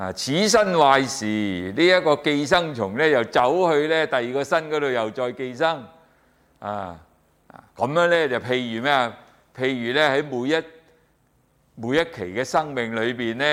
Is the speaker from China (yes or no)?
yes; China; 好像我们中国人讲的魂魄一样